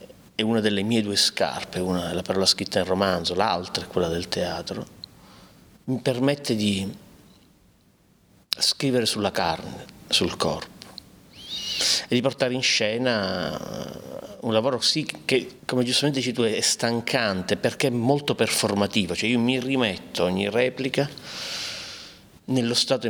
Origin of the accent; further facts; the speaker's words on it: Palermo, Sicily, Italy; first language Palermitan dialect; io sono di Palermo e il mio primo linguaggio è il dialetto palermitano, che è un fatto fortemente fisico